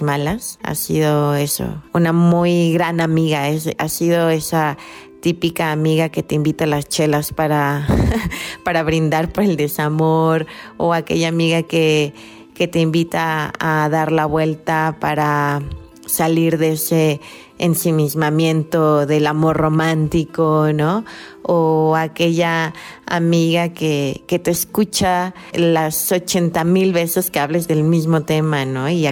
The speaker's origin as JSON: {"language": "Spanish", "region": "Mexico City", "country": "Mexico", "tie": "born there", "also_born_or_lived": "Oaxaca", "said": "tengo 42 años y nací en la Ciudad de México. En la ciudad de Oaxaca estuve viviendo del 2014 al 2018."}